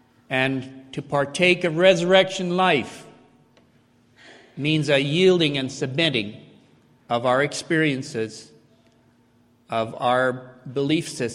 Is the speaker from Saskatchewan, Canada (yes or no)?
yes; Saskatoon, Saskatchewan, Canada; Because I was in an assembly where nobody knew me. I was from Saskatoon.